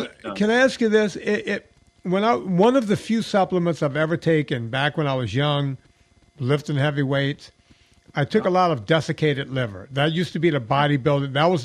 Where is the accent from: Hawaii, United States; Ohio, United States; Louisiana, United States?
Louisiana, United States; But I grew up in Louisiana.